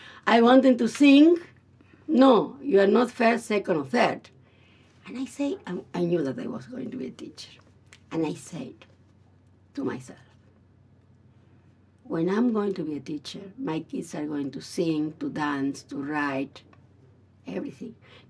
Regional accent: Buenos Aires, Argentina; I'm from Buenos Aires, Argentina.

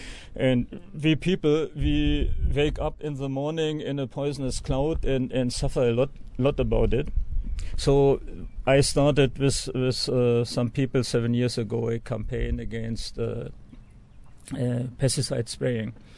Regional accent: Germany; moved away as an adult; also born or lived in Berlin; now in Auroville, India

